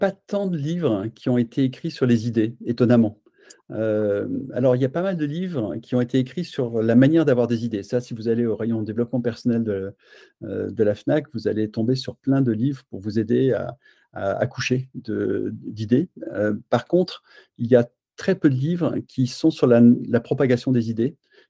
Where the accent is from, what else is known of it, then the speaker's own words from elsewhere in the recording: Auvergne-Rhône-Alpes, France; now in Paris, France; Je suis un Auvergnat qui est monté, comme on dit en Auvergne, en général dans le sud de la Loire, faire ses études à Paris